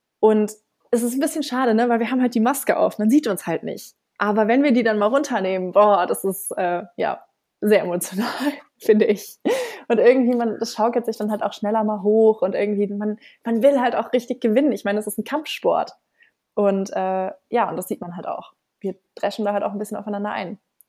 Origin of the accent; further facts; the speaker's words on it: Nuremberg, Bavaria, Germany; Also ich bin in Nürnberg groß geworden. Ich komme ursprünglich aus Nürnberg.